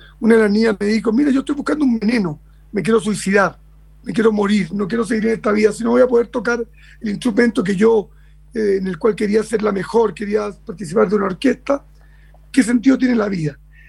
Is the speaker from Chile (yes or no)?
yes; Chile; se nos vienen encima y nos preguntan de dónde eres, de Chile.